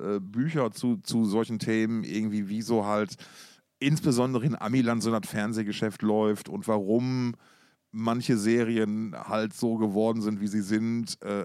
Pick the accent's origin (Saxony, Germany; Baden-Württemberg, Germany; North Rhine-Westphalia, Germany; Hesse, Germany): North Rhine-Westphalia, Germany; Essen; born there; moved away